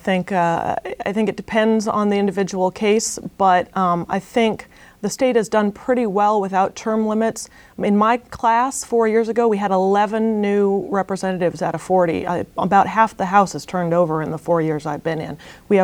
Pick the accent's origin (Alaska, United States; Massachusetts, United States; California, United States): Alaska, United States; Anchorage; As many of you know, I am a lifelong Alaskan. I was born and raised in West Anchorage.